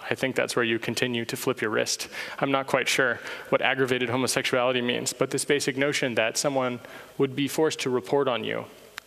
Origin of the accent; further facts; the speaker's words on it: United States; despite the fact that I'm an American, being associated with WikiLeaks is like, well, it's not a good time in America.